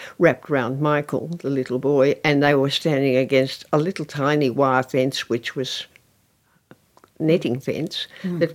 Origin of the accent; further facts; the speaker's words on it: Bathurst, New South Wales, Australia; because I came from Bathurst with an almost identical rainfall